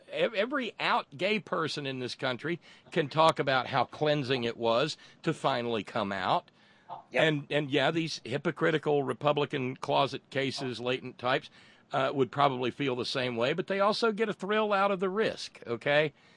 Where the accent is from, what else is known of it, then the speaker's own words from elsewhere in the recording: Alabama, United States; When I was a kid growing up in Alabama, we got Thursday and Friday off